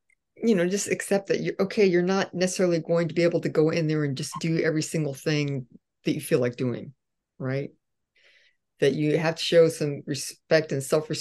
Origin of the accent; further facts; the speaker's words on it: Fresno, California, United States; born there; I was born in Fresno, and my family have a lot of family there and stuff. My folks are both born there.